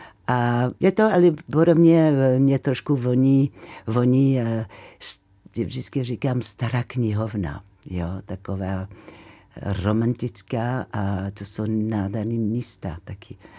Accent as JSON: {"language": "Czech", "town": "Marseille", "region": "Provence-Alpes-Côte d'Azur", "country": "France", "second_language": "Czech", "moved": "yes", "said": "Hodně turistů. Já jsem z Marseille, tak je to takové trošku divoké."}